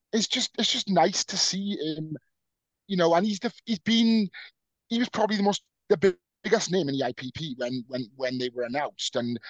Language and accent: English; Wales, United Kingdom; I am 100% proud to be Welsh, proud to be a representative in Bristol of my hometown, Neutrodiga, you know.